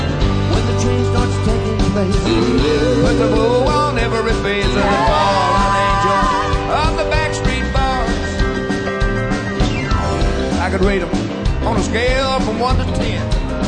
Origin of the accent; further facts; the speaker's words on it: Louisiana, United States; See, a lot of folks probably don't realize that I grew up in Louisiana together with … Reverend Swaggart.